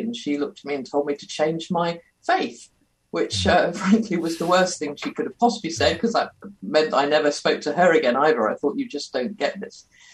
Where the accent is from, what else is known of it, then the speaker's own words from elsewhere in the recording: Guernsey; I grew up in a Christian home. I come from Guernsey in the Channel Islands. … a little island, quite a conservative community. I'm in my 50s now.